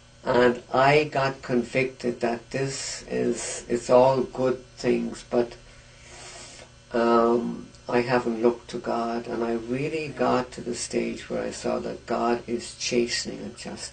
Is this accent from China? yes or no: no; Ireland; now in United States; I said, originally from Ireland.